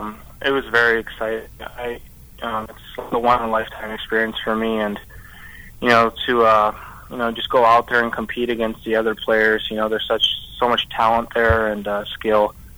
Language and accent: English; California, United States; moved away; growing up in California, I didn't really think about junior hockey that much. But when I moved to Michigan, I got to watch the Plymouth Whalers.